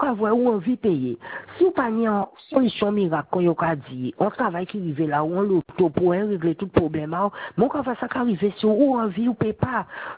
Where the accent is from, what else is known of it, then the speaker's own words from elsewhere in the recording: Pointe-à-Pitre, Guadeloupe; comme moi je suis de Pointe-à-Pitre à la base